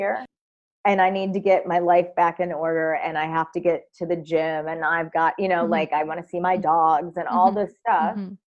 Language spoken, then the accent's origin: English; Michigan, United States; David and I both have the same accents from home because we're from the same state. We're from Michigan originally.